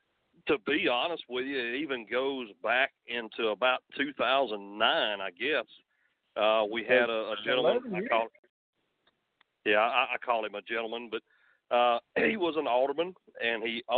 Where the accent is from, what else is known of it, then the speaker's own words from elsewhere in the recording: Petersburg, Tennessee, United States; Yes, sir. 42 years. Never lived more than 3 miles from where I grew up in the 37144.